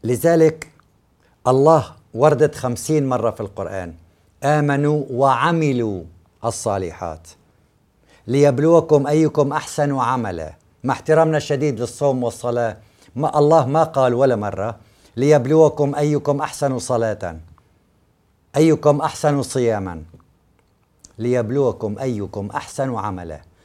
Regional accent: Aleppo, Aleppo Governorate, Syria; عندنا بحلب مثلا هدول أصحاب الدعاء

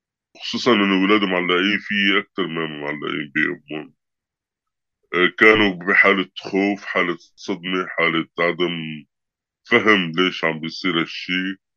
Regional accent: Syria; moved away as an adult; now in Italy; أنا جيت من سوريا خلال الحرب، يعني 2017 طلعت من سوريا بشهر تموز على إيطاليا مع طفليني

